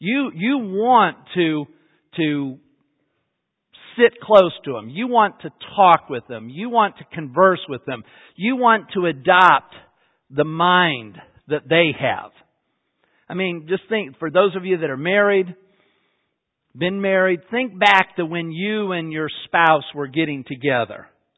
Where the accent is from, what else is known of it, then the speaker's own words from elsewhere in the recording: Salt Lake City, Utah, United States; I grew up in Salt Lake, you know, with my folks, but my mother's family was from Seattle and my father's family was from Virginia.